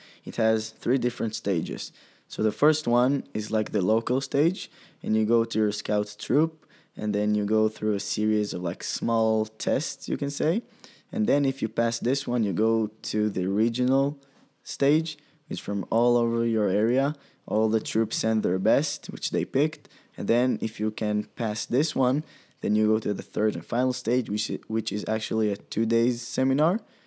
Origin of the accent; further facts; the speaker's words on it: Yehud, Central District, Israel; Well, I'm from a small town near Tel Aviv too. It's like a suburb of Tel Aviv.